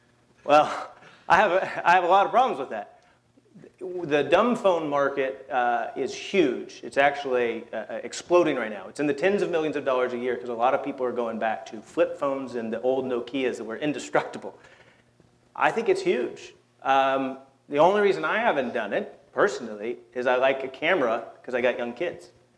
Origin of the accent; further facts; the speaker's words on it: Texas, United States; And so I'm a redneck from Texas, nonetheless